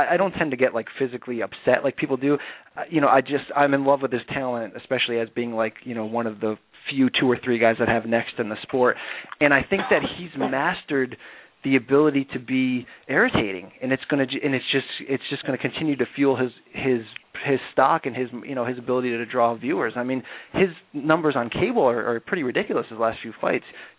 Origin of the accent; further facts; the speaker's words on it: Naugatuck, Connecticut, United States; And I'm from Connecticut. I'm from, you know, the great, well, use great sparingly, but the great working class town of Naugatuck, Connecticut, where you work in a factory if you're lucky